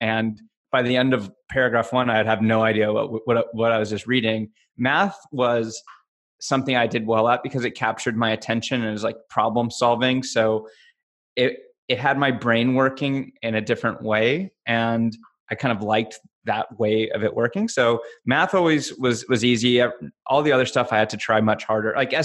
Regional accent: Los Angeles, California, United States; West LA near Cheviot Hills. And then we moved to Agora.

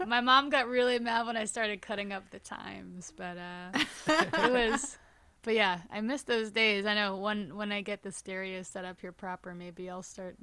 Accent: New York, United States; my schedule started feeling really crazy for being a New Yorker

